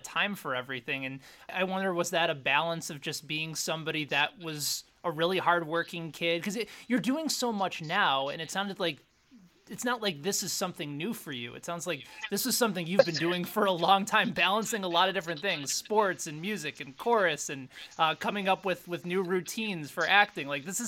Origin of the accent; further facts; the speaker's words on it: Chicago, Illinois, United States; because you and I actually both grew up in the North Shore area of Chicago.